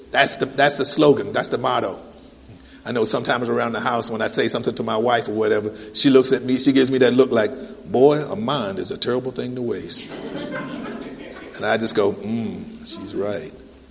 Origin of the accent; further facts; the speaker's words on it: Hampton, Virginia, United States; When I grew up in the Tidewater area, matter of fact, I grew up in Hampton, Virginia